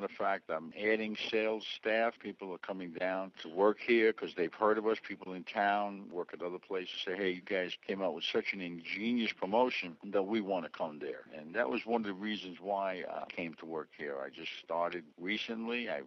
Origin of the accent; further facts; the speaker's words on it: New York, United States; now in Orlando, United States; No, I'm originally from New York. Just like most New Yorkers, we come down for the sunshine.